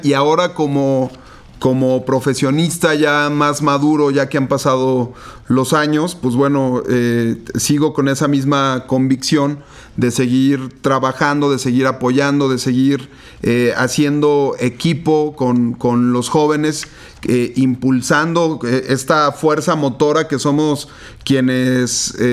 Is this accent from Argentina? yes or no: no; León, Guanajuato, Mexico; el quinto distrito local de la ciudad de León, de donde soy originario.